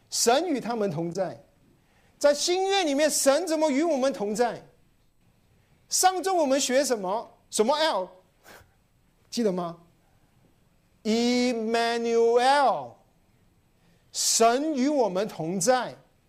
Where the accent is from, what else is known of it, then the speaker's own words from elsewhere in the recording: South China, China; also born or lived in Florida, United States; 那我是南方人，以前我在中国服侍也在南方，也没雪，广州没雪。我以前住在美国，那个叫什么 Florida 也没雪